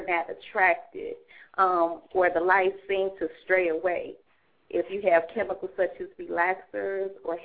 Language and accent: English; Chicago, Illinois, United States; I'm from the Chicago area.